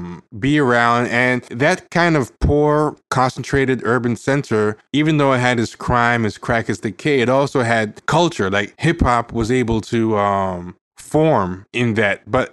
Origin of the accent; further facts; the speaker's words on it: Brooklyn, New York, United States; Because one thing I remember growing up in New York